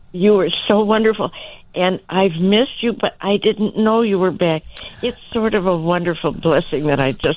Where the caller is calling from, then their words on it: Wheeling, Illinois, United States; also born or lived in Northbrook; I'm calling from Wheeling.